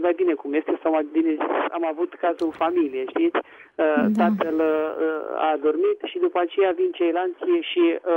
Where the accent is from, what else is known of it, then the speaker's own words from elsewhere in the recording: Bucharest, Romania; sunt din București.